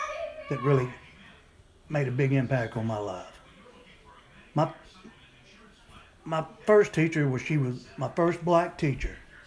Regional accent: Chicago, Illinois, United States; born there; I was born May the 18th, 1955, in Chicago, Illinois.

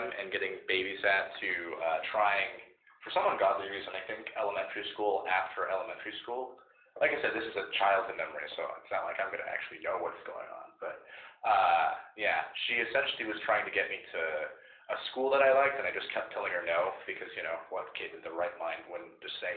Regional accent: West City, Oklahoma, United States; born there; now in Sunset City, United States; I was born on August 20th, 2001 in West City, Oklahoma.

